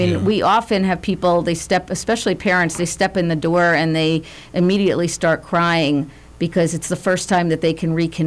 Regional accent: New York City, New York, United States; I grew up in New York City.

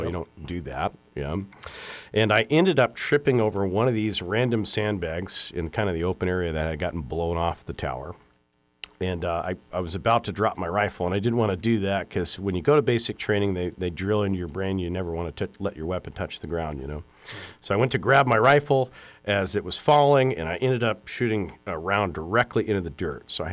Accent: Seattle, Washington, United States; I grew up in Seattle, so the only time I ever fired a rifle was in basic training, you know.

